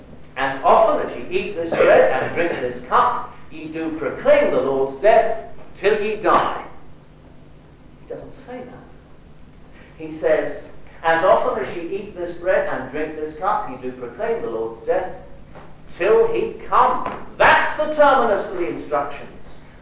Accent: England, United Kingdom; Well, I'm English, and I'm a man, and I belong to a church, so why not?

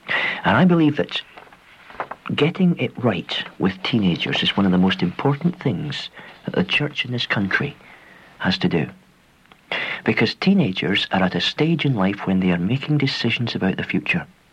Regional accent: Swindon, South West England, United Kingdom; my hometown, Swindon in Wiltshire

